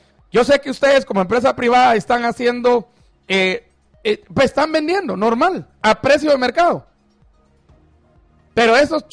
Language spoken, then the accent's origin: Spanish; Chimaltenango, Guatemala; El hospital de Chimaltenango, doctores del hospital de mi pueblo, me mandaron a contar, ellos.